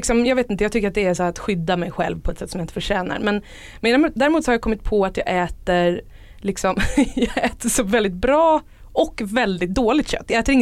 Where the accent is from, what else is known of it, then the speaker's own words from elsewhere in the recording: Stockholm, Stockholm County, Sweden; jag är uppvuxen i Stockholm.